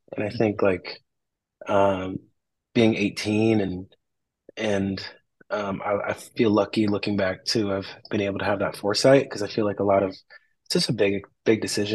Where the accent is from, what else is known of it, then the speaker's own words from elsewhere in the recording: San Antonio, Texas, United States; also born or lived in Houston; So I grew up in Texas. So I was born in Houston. My parents split when I was like one or two, and then I moved to San Antonio, Texas, where I, predominantly grew up